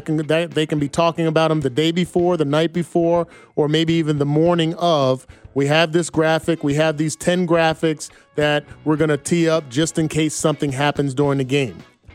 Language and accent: English; Bayonne, New Jersey, United States; all of those sports that I grew up in Little League. Shout out to Bayonne, New Jersey, Bayonne Little League.